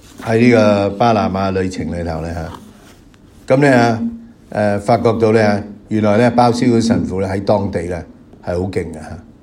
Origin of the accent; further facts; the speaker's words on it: China; 我哋過新年啦，一年要過去喺我哋中國人嘅年，